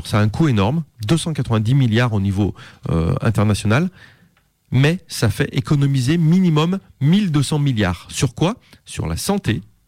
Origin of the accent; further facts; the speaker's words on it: France; que nous en tant que Français on a du mal à dire